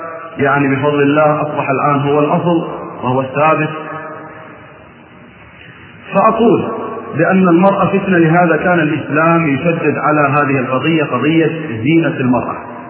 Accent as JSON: {"language": "Arabic", "country": "Kuwait", "said": "إلى أن تصل الحالة كما وصلت عندنا في الكويت"}